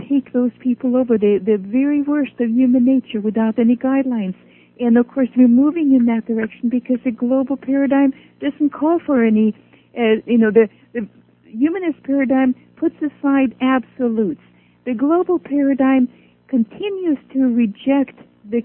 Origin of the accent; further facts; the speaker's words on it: Norway; English is a second language; now in United States; since I grew up in Norway, and we lived in peace and freedom, it was farthest from our mind.